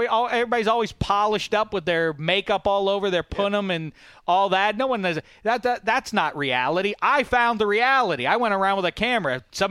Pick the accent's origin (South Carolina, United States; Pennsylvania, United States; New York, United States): Pennsylvania, United States; Pittsburgh; as a Pitt football fan growing up in Pittsburgh